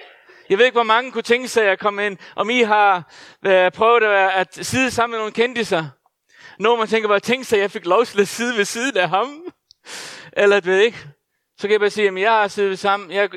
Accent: Faroe Islands; Jeg er født og opvokset på Færøerne

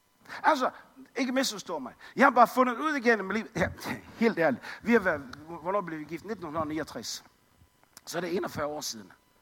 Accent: Capital Region of Denmark, Denmark; Jeg er født og vokset op på Bornholm. Boede et års tid nede i Sønderjylland.

